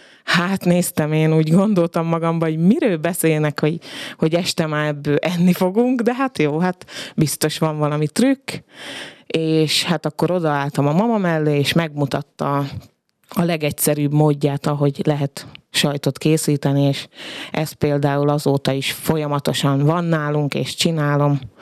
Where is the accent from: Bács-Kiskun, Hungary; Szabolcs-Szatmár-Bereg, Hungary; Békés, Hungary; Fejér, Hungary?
Bács-Kiskun, Hungary; Tataháza; now in Kiskunhalas, Hungary; Tataházi voltam én, Tataházáról jöttem. Csak a férjemmel, a Ferivel találkoztunk, és nagyon rövid idő alatt kiderült, hogy nekem itt a helyem, Kiskunhalason